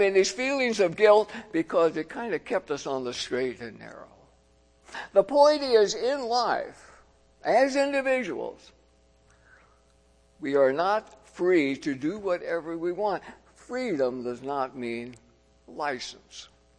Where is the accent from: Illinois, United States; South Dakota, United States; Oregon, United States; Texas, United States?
South Dakota, United States; there was the opportunity to do a summer vicarage in South Dakota, my home state.